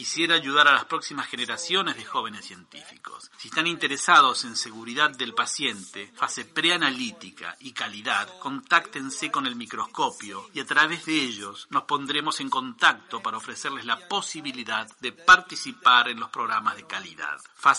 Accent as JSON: {"language": "Spanish", "country": "Brazil", "second_language": "Spanish", "said": "Soy de Brasil, farmacéutico."}